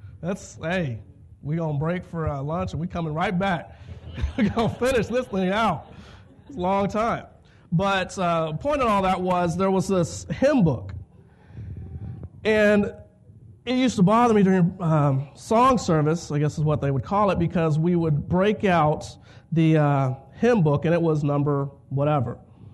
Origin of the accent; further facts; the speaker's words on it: Plano, Texas, United States; I grew up in the First Baptist Church of Plano, Texas. That's where I went to church every day.